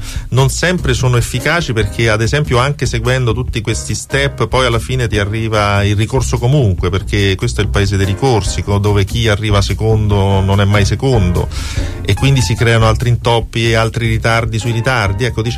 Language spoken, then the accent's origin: Italian; Latina, Lazio, Italy; born there; se io, che sono nato a Latina, sto facendo una cosa per la mia comunità